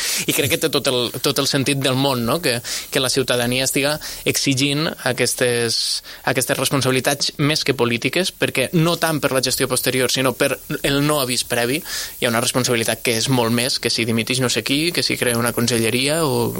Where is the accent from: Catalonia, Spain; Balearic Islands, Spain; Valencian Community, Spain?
Valencian Community, Spain; un càntic que jo com a valencià també havia cantat en el seu moment